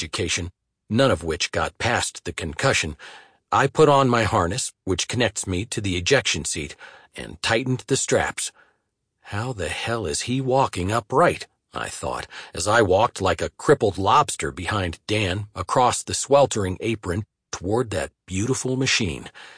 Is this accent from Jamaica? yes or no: no; Northern Ireland, United Kingdom; now in United States; Growing up in Northern Ireland, surrounded by soldiers, I had an affinity for the military.